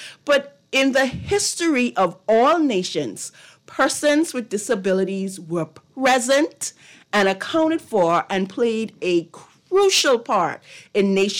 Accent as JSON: {"language": "English", "region": "Grand Bahama", "country": "Bahamas", "tie": "born or raised there", "said": "See, now, I'm from Grand Bahama. I'm a Grand Bahama native."}